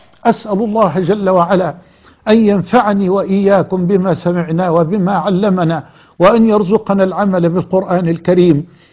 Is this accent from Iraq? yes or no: no; Egypt; بلدنا مصر